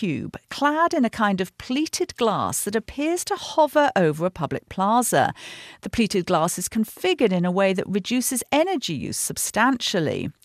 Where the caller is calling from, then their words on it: Los Angeles, California, United States; I'm calling you from Los Angeles. Award season is hot here